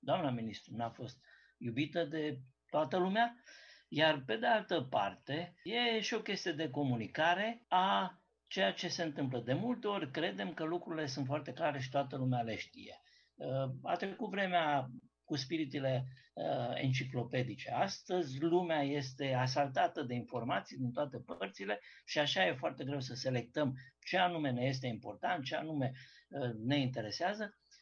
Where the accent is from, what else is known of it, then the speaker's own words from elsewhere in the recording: Timișoara, Timiș County, Romania; mă bucur ca timișorean și ca om de turism